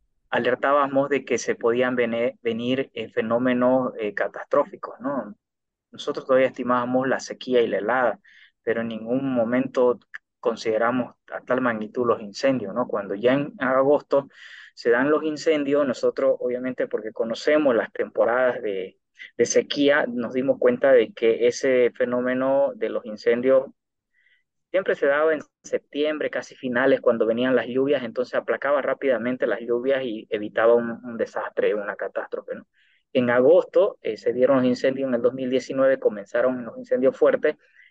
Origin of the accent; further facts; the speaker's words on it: Roboré, Santa Cruz, Bolivia; soy oriundo de Roboré, igual de comunidad. Cuando era chico vivíamos en, trabajábamos la tierra en comunidad con mi padre. Actualmente igual pertenezco a una comunidad.